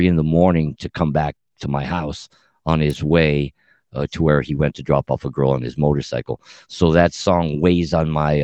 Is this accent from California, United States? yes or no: yes; Montebello, California, United States; my homeboys that I grew up with in Montebello High School